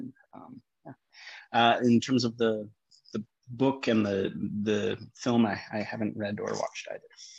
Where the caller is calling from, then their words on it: Markham, Ontario, Canada; I'm calling in from the Markham, Ontario area.